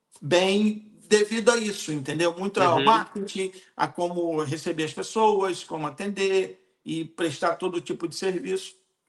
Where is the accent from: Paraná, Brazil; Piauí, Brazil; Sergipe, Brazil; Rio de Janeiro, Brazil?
Rio de Janeiro, Brazil; now in Portugal; Lá na minha região, em Rio das Ostras e Macaé, era a região do petróleo.